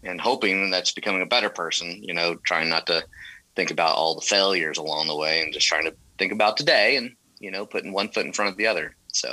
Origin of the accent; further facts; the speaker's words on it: Louisiana, United States; born there; also born or lived in California; You know, I've left sunny California, even though my folks are from Houston. I was born in Louisiana, but I've left everything out there.